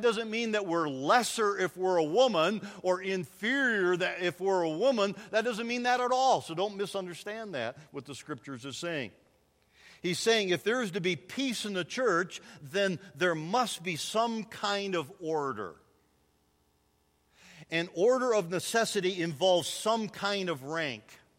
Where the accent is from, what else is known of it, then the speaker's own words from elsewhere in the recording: Michigan, United States; I grew up in Michigan, and some of those old women wore babushkas.